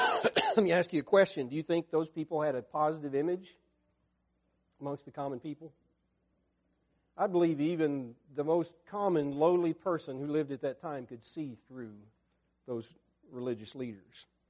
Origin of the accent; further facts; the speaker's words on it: Arkansas, United States; when I grew up in Arkansas many years ago, there was an attitude in the church that I grew up